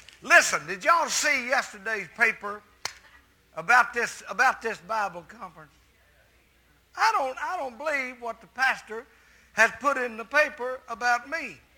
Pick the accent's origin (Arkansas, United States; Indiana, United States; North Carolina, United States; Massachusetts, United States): Arkansas, United States; Camden; My friend Bernard Judd is here from my hometown of Camden, Arkansas.